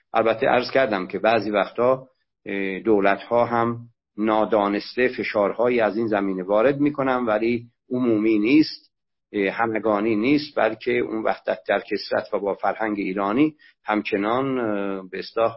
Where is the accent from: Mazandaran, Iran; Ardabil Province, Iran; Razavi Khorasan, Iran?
Ardabil Province, Iran; Ardabil; born there; من متولد اردبیل هستم، در اطراف اردبیل زبانهای مختلف باقی مونده از پهلوی میانه وجود داره